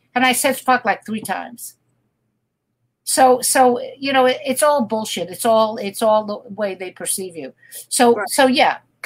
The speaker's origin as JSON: {"language": "English", "region": "New York", "country": "United States", "said": "And I come from New York where, what the fuck are you looking at?"}